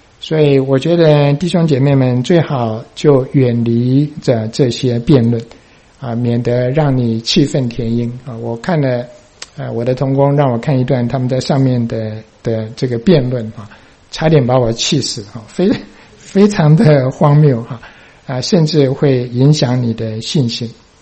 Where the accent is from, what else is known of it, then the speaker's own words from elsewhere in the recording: Taiwan; 我们从台湾来的人很熟这句话我拼业绩